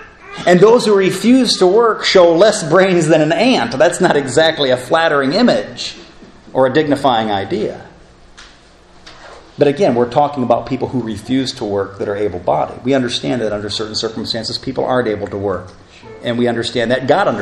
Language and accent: English; Elkhart, Indiana, United States; in my hometown of Elkhart, Indiana, I'm not sure what it is now, but the unemployment rate was up to 18 to 20%.